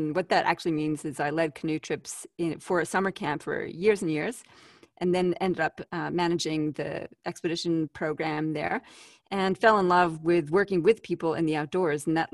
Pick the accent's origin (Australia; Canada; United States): Canada; I'm exported from Canada, the land of lakes, rivers, and maple syrup.